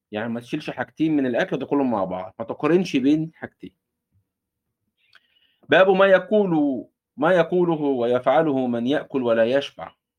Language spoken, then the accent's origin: Arabic; Egypt